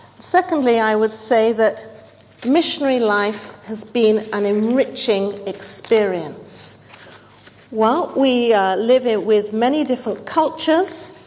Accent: England, United Kingdom; am I doing it because I'm just from England and that's the way we do it?

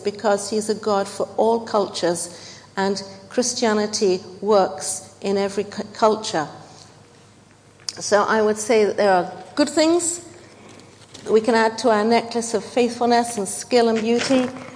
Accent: England, United Kingdom; am I doing it because I'm just from England and that's the way we do it?

